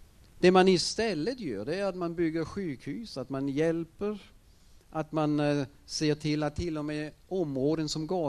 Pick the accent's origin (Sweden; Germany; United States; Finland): Germany; Nu kommer jag ju från Tyskland.